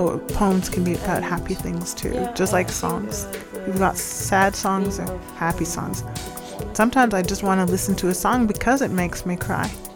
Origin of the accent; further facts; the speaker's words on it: Canada; now in Germany; Leaving Canada, leaving my home to come to Germany was a big step.